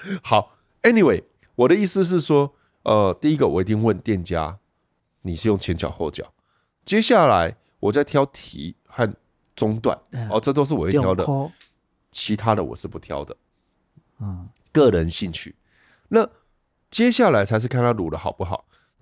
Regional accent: Changhua, Changhua County, Taiwan; born there; 因为我是彰化出生的。

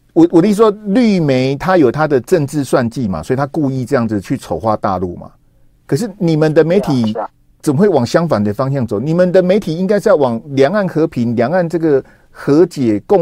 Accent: Taiwan; 我自己在台湾长大

